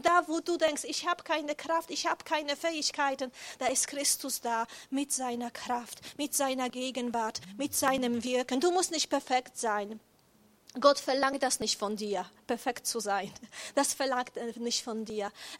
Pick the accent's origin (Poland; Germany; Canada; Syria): Poland; German is a second language; ich komme aus Polen